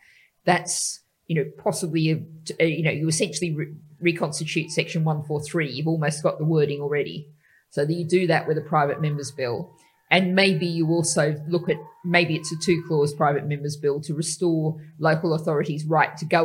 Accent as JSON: {"language": "English", "country": "Australia", "accent": "Australian", "said": "if anyone hasn't picked my accent up, it comes from Australia originally."}